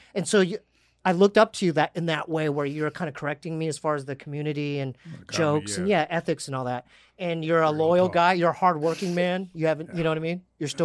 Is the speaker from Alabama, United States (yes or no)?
no; Poway, California, United States; We're from San Diego, we're from Poway.